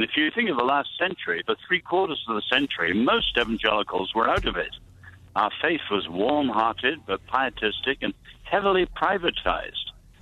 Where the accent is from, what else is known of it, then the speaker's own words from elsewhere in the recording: England, United Kingdom; I'm English. I'm not American.